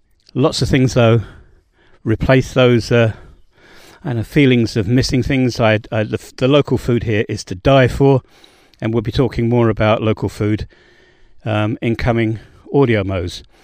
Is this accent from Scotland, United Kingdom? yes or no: no; London, United Kingdom; I'm not a farming person. I grew up in London, so if I'm using phrases and terminology that's wrong, I apologise.